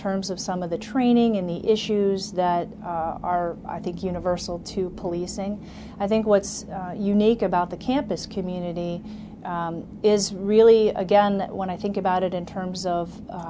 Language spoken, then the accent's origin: English; Illinois, United States; I took a couple of years just to work and live back in my home state in Illinois until I figured out what was next.